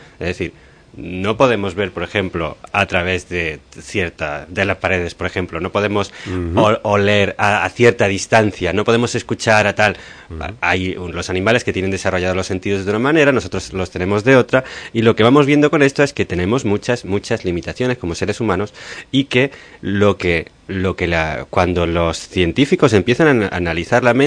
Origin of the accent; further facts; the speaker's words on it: Puig d'en Valls, Balearic Islands, Spain; Porque para salir de Santa de Puig de Valls, que es de donde yo vengo, ¿no?